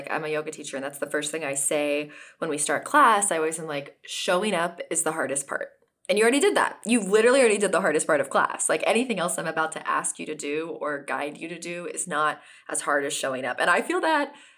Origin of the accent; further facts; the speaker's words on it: Oklahoma, United States; now in Los Angeles, United States; I mean, I'm from Oklahoma originally. There's no freaking oceans to jump waves in.